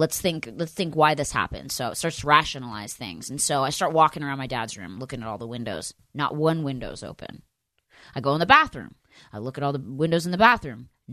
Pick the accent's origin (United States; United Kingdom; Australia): United States; Pennsylvania; I'm from Pennsylvania, for anyone that knows, outside of Philadelphia.